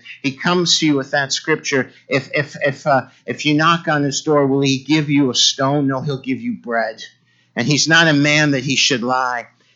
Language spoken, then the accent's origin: English; Ireland; I'm Irish, I joke, I can't help it.